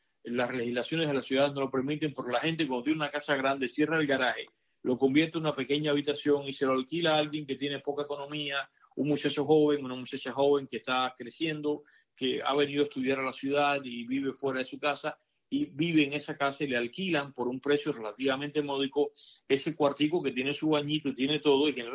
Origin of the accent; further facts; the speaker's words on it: Cuba; now in United States; Yo hasta que me fui de Cuba en el año 92, todavía en Cuba sabía que existía y había alguno por aquí, alguno por allá, pero francamente el hornillo de microwave no existía. Y aquí, cuando llegué a Estados Unidos